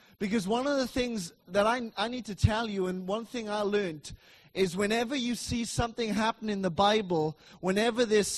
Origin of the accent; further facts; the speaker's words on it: Wales, United Kingdom; I come from Wales, like they said